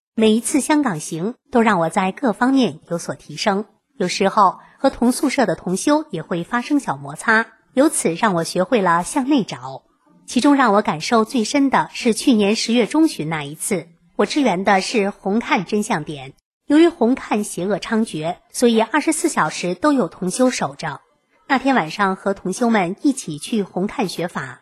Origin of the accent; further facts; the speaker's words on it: Taiwan; 我说我是台湾人。